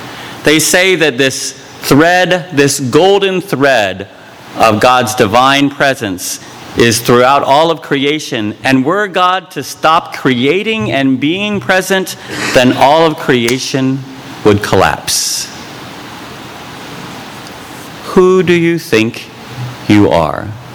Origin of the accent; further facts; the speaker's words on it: Florida, United States; growing up in Florida, by the end of the summer, I had skinned it